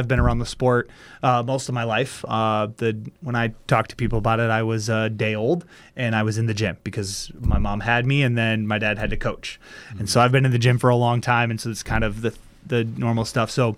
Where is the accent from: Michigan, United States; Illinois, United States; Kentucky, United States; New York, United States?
Michigan, United States; Jackson; I'm from Jackson, Michigan.